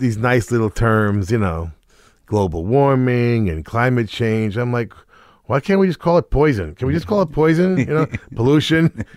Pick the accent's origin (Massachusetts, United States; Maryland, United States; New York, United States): Massachusetts, United States; Boston; born there; I was born in Boston.